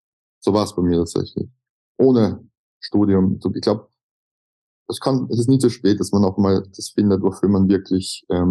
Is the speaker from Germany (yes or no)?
no; Austria; Das kann man bei uns in Österreich studieren.